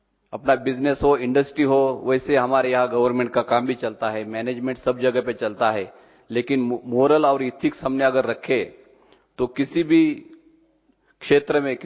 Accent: Mahabaleshwar, Maharashtra, India; मेरे गांव महाबलेश्वर सातारा डिस्ट्रिक्ट महाराष्ट्र में जहाँ आता है मेरे गांव

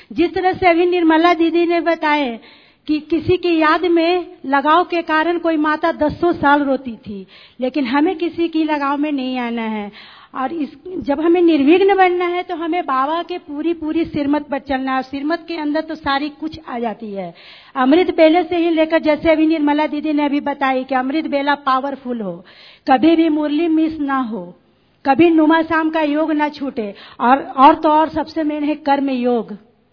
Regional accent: Aurangabad, Bihar, India; मैं बिहार से आई हूँ, बिहार औरंगाबाद जिले से हूँ

